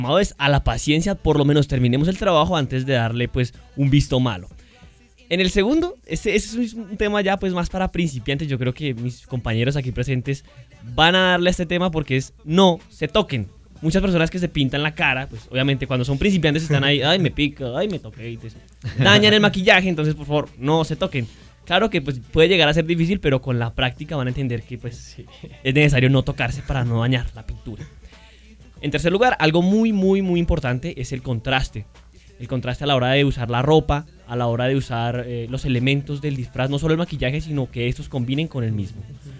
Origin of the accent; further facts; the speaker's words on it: Colombia; ya que somos colombianos y tenemos la cualidad de hacer esto.